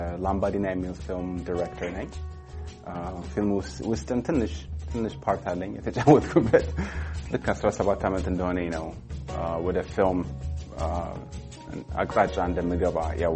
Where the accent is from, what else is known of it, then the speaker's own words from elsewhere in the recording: Los Angeles, California, United States; ግማሹ ደግሞ ሎስ አንጀለስ ነው የተሰራው ልክ እንዳልከው እኔ በዚህ ስለሆነ ያደኩት